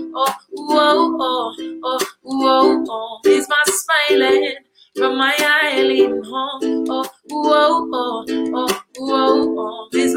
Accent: Hawaii, United States; just see the way that I sing for my hometown in Hawaii.

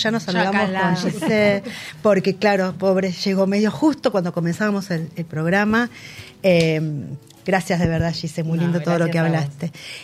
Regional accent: Berazategui, Buenos Aires Province, Argentina; Yo soy de Berazategui.

